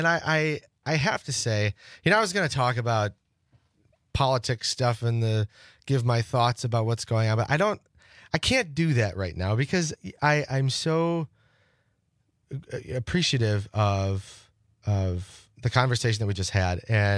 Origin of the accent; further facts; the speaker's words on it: Pulaski, United States; I'm from Pulaski, and we just had our big polka days, and it's a small town community